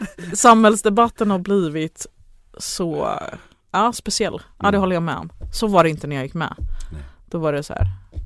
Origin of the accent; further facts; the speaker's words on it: Ängelholm, Skåne, Sweden; born there; Mina föräldrar kom ju hit som flyktingar. Mm. Och jag är född i Ängelholm då. Så det var ju någon flyktingbostäder där.